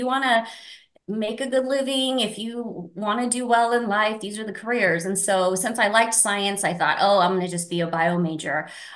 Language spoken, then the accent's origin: English; California, United States; So I grew up here in Orange County. Our family came to the Westminster area in 1980. So I was four at the time.